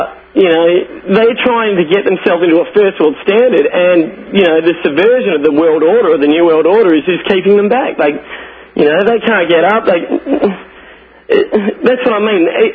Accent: Australia; I'm from Australia, mate.

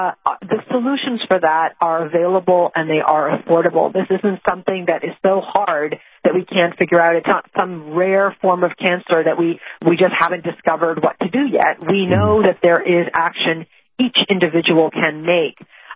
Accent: Massachusetts, United States; I grew up outside of Boston, and I have many friends who tell me stories of their relatives who had to deal with the time in the Boston area

